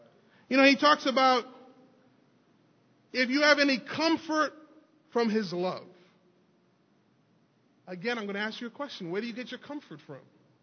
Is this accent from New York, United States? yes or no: yes; New York, United States; From my upbringing, and you all know I'm from New York, whatever